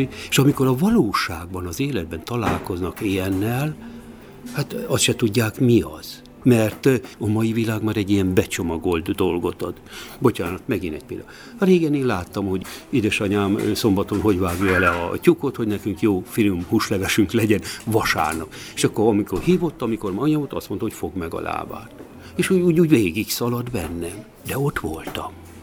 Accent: Gacsály, Szabolcs-Szatmár-Bereg, Hungary; a Gacsályban, a faluban, ahol felnőttem, és később lelkész voltam

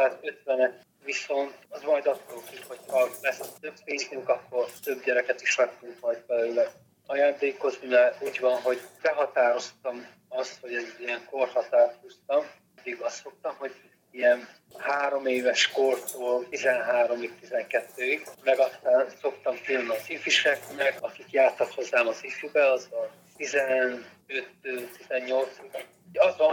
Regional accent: Zakarpattia Oblast, Ukraine; mert én is itt voltam önkéntes kárpátaljaiként

